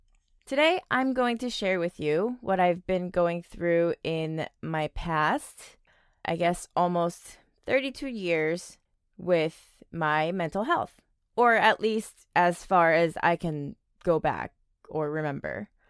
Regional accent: South Korea; now in United States; I grew up in Korea. And even after moving to the States, was raised in a very Korean household.

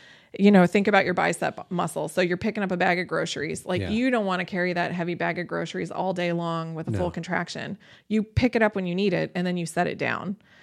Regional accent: Indiana, United States; now in Seattle, United States; I just wanted to get out of the Midwest. I'm from Indiana originally. So I got out to Seattle working in an orthopedic clinic.

